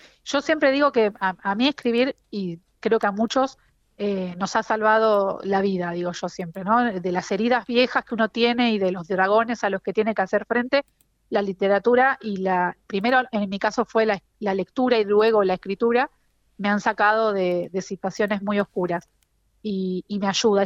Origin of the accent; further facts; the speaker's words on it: La Plata, Buenos Aires Province, Argentina; una gran inundación que hubo en la ciudad de La Plata, que es de donde soy yo, en el año 2013